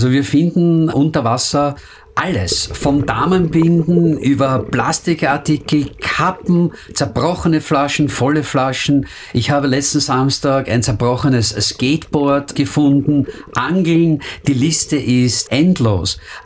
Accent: Austria; now in Brisbane, Australia; bin Österreicher und bin hier in Brisbane zu Hause.

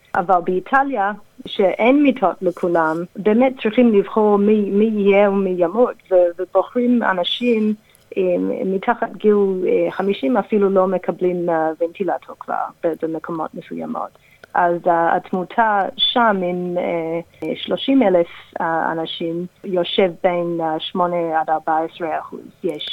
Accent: Australia; born there; Hebrew is a second language; also born or lived in Israel; אני בעצם עברית לא שפת אם שלי, נולדתי באוסטרליה, גרתי בארץ 3 שנים לפני כמעט 15 שנה כבר

